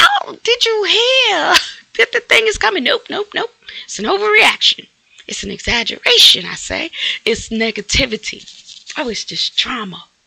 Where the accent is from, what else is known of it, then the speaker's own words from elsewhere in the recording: the South, United States; I told y'all, I grew up in the South, if you can't hear it.